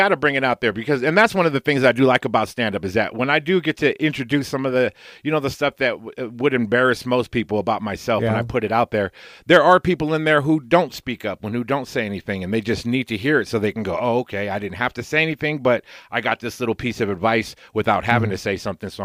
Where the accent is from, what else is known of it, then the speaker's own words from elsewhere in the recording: California, United States; I talk about how I was raised in the Bay Area. So, like, I'm probably the first Hawaiian comedian who hasn't performed in Hawaii yet.